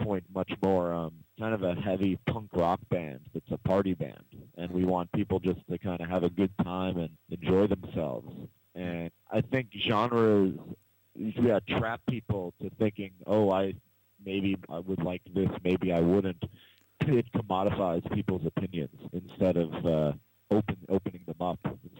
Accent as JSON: {"language": "English", "town": "New York City", "region": "New York", "country": "United States", "tie": "born or raised there", "said": "I mean, I grew up in New York City, and before I started bands like … I had played extensively in the New York City free jazz community"}